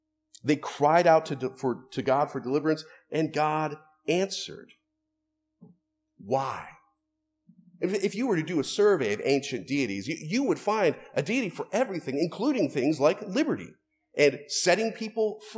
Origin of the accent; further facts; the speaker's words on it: United States; I think I share it to a degree simply because I'm an American.